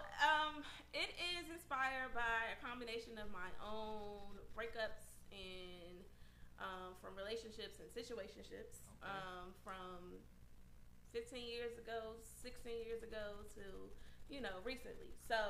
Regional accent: Maryland, United States; also born or lived in Washington, United States; Born and raised. Born in D.C. Hospital and raised in PG County.

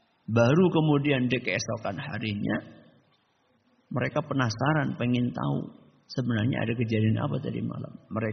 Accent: Banjarnegara, Central Java, Indonesia; Enggak jauh dari daerah saya. Dukuh namanya Dukuh Legetang. Dukuh namanya Dukuh Legetang. Ini di daerah Banjarnegara.

